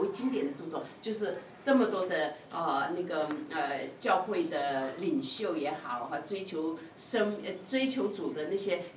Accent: China; 你知道我们中国人哈，我觉得其实是非常可惜的一件事情。中国人一直寻求一件事情，就是天人合一。

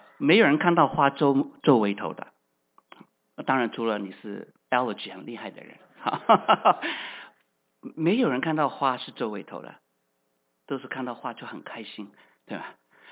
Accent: Guangdong, China; 我们广东人说中塞灸中招哈

